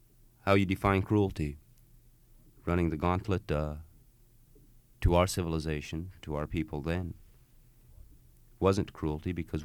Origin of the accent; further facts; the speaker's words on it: United States; We wanted America to know that the Indians here are, that we as Indian people are having to live under extremely oppressive conditions.